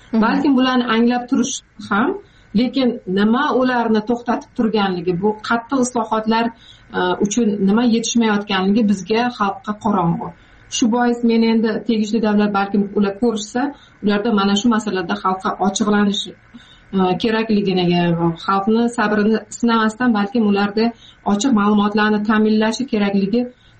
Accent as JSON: {"language": "Uzbek", "region": "Jizzakh Region", "country": "Uzbekistan", "tie": "born or raised there"}